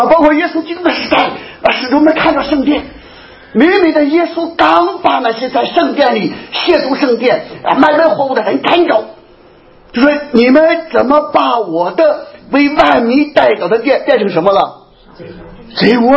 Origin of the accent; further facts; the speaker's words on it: China; 我们中国人啊，在几千年的信仰历史上啊，包括在我们信基督教的时候，我们很大的一个问题就是不管真不真，只管灵不灵啊。